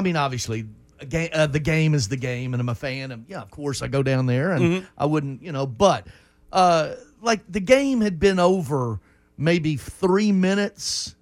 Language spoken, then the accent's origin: English; Nashville, Tennessee, United States; Well, I said, well, I'm from Nashville.